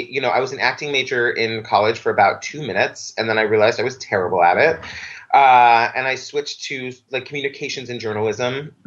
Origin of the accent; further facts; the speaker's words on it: Massachusetts, United States; I grew up on Cape Cod in Massachusetts. It's so funny. People always think it's fancy.